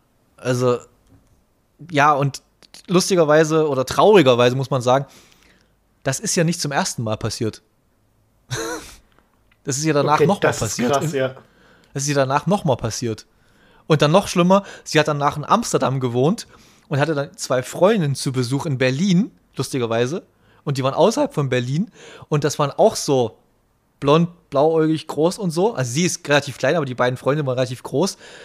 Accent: Austria; Ja, ich bin Österreicherin.

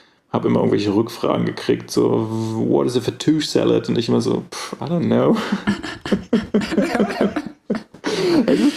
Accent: Germany; accent: German; versuche ich mich anzustrengen, so zu reden, dass man vielleicht nicht sofort meinen deutschen Akzent bemerkt.

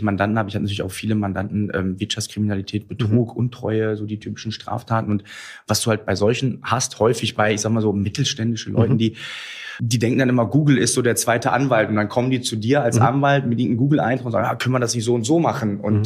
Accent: Duisburg, North Rhine-Westphalia, Germany; Aber ich komme aus Duisburg-Marxloh. Also auch etwas, was man so sozialen Brennpunkt nennt.

